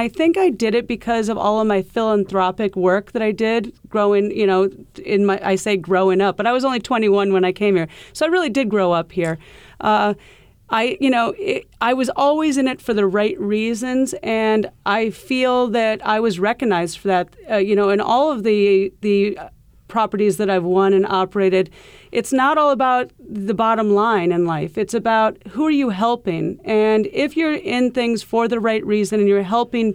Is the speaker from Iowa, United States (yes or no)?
yes; Iowa, United States; I grew up in an English household and it was impolite to talk about money. So, and we grew up in Iowa, so we didn't have Wall Street down the block.